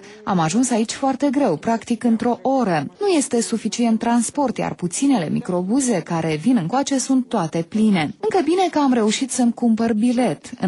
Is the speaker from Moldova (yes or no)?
yes; Bălți, Moldova; Eu sunt din Bălți, dar plec acum spre Ucraina.